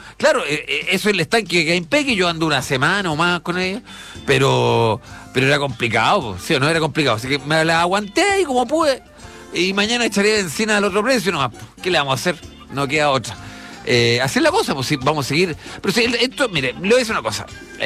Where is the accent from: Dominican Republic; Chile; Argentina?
Chile; Como raza, como nosotros, como chilenos.